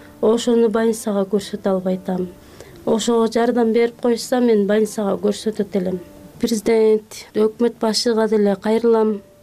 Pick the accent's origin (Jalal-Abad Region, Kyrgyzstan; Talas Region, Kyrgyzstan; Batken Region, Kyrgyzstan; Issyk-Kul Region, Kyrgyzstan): Jalal-Abad Region, Kyrgyzstan; Terek-Suu; born there; now in Bishkek, Kyrgyzstan; Токтоол районунун Терек суу айылында туулгам. 35 жаштамын. 4 балам бар. Балдарым өзүмдүн колумда. Ажырашкам. Бишкек шаарында Төкөлдөштө квартирада турам.